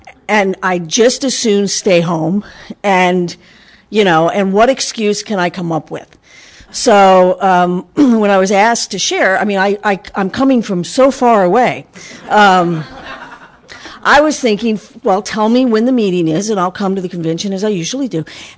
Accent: Atchison, Kansas, United States; But I grew up in Kansas, a little town called Atchison, Kansas, about 10,000 people, and my family was I like to call it eccentric.

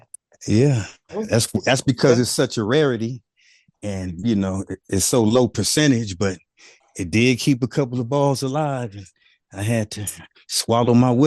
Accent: Carson, California, United States; I'm from Carson because mom and dad met, even though they're from those down south states, they met at UCLA, got married, had six kids

